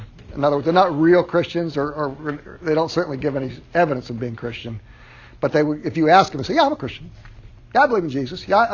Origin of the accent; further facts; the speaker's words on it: Phoenix, Arizona, United States; now in Arkansas, United States; we came from the West, Sandy and I. We grew up in Phoenix. And there was a very pronounced difference. We moved to Arkansas.